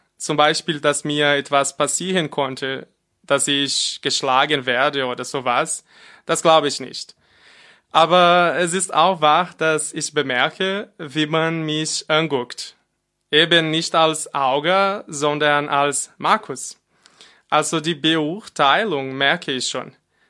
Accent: Brazil; macht mich diese aktuelle Situation in Brasilien sehr traurig. Verstehe mich nicht falsch. Ich liebe mein Heimatland und meine Kultur.

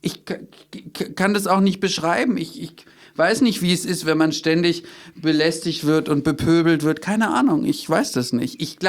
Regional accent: Berlin, Germany; wir leben leben in Berlin, ich bin Berliner

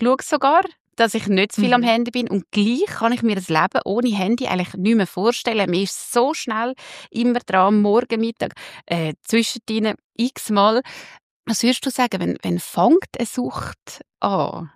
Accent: Switzerland; eine Beziehung, die eigentlich fast jeder hat da bei uns in der Schweiz

